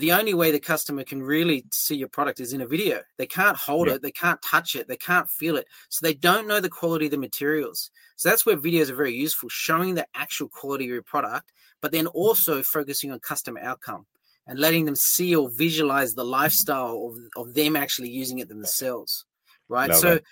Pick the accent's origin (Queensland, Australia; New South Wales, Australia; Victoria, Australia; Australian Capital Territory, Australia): New South Wales, Australia; Sydney; now in Osaka, Japan; But I live in Osaka, Japan right now, but I'm from Sydney, Australia myself.